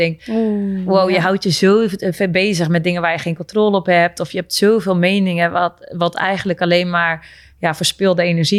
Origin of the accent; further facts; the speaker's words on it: Friesland, Netherlands; ja, ik ben Fries en in topsporter